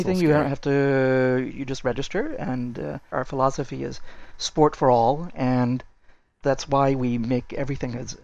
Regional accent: United States; moved away as an adult; now in Paris, France; Yes, I'm an American, yeah. Well, I studied French literature in the U.S. and came to Paris to do research for my dissertation.

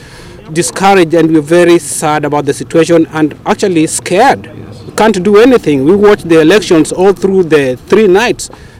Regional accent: Kenya; I'm a Kenyan first, and it doesn't matter which tribe I come from

